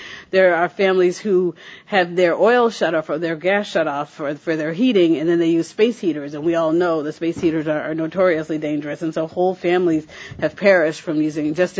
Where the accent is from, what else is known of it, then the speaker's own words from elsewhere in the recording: Chicago, Illinois, United States; born there; I was born in Chicago, and I spent the last few days there at a meeting.